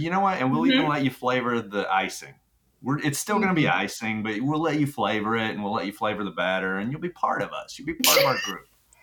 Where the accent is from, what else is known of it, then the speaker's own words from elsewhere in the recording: Texas, United States; I grew up in Texas, all right? And so we, man, my grandma had pecan trees.